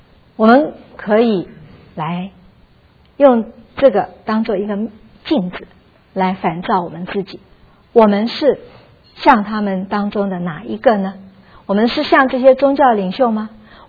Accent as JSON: {"language": "Chinese", "country": "Taiwan", "tie": "born or raised there", "said": "就好像我们小时候在台湾的时候，那时候很多人家自己养鸡"}